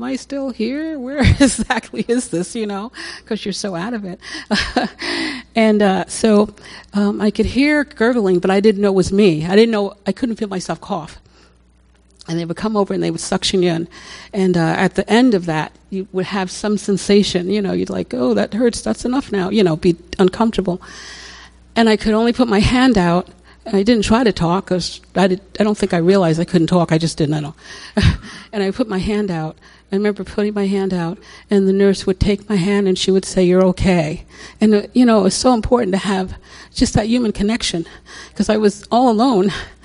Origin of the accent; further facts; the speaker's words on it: United States; This is my home country of America.